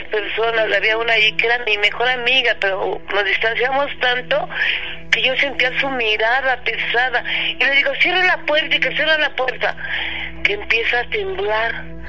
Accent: Morelia, Michoacán, Mexico; yo soy de Morelia, Michoacán, mi mamá también.

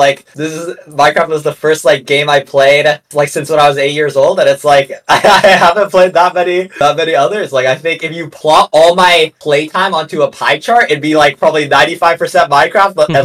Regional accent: Hong Kong; I'm from Hong Kong.

